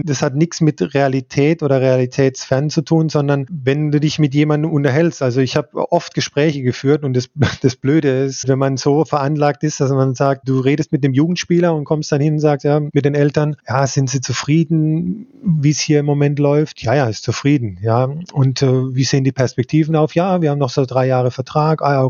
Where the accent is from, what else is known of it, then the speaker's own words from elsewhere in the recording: Spielberg, Styria, Austria; ich dann wieder nach Spielberg komme. Das ist schon, da bin ich aufgewachsen. Ich meine, das ist meine Heimat, da führt auch kein Weg dran vorbei.